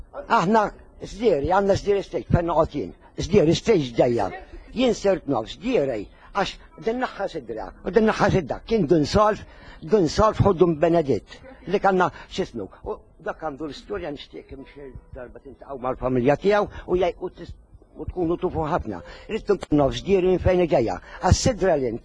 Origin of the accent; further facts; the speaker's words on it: Rabat, Western Region, Malta; U jien mir-Rabat ta' 30 sena